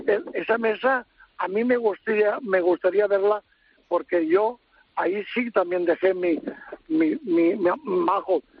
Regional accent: Valencian Community, Spain; soy valenciano y estoy en Alcácer

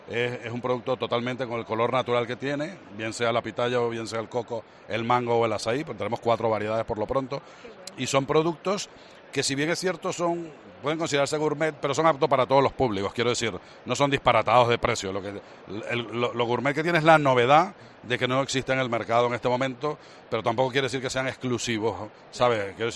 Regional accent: Venezuela; now in Spain; Yo soy de Venezuela. Tengo ya algunos añitos por aquí, pero nací en Venezuela hace unos años ya.

